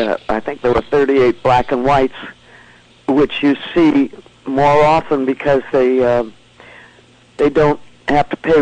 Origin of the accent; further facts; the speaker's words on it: Hartford, Connecticut, United States; born there; also born or lived in New York; my mother saw to it that we left Hartford, Connecticut, where we were all born, and go to New York